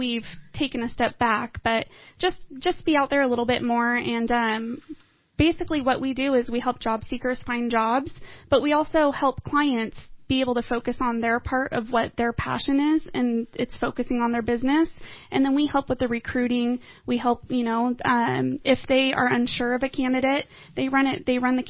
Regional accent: Eureka, California, United States; now in Redding, United States; So I was born and raised in Eureka. And then my dad got a job as a teacher and football coach here in Reading. So our family moved over to Reading.

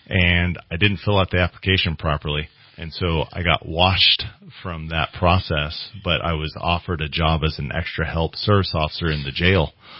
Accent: Cottonwood, California, United States; I was born and raised in Shasta County. I'm a Shasta County resident. I grew up in Cottonwood. Went to school down there.

